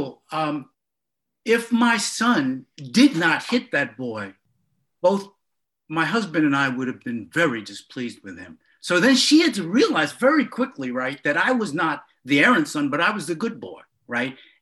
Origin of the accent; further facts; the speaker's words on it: Harlem, New York, United States; because I grew up in Harlem